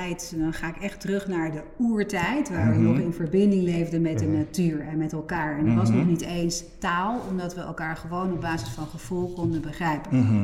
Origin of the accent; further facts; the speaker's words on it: Nuenen, North Brabant, Netherlands; also born or lived in Vianen; Ik ben in Vianen geboren en ik ben in Nuenen bij Eindhoven opgegroeid.